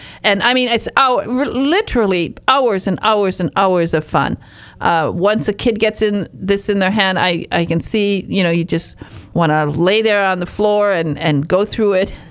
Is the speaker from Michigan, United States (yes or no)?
yes; Michigan, United States; I come from Michigan's Upper Peninsula, where it's very cold in the winter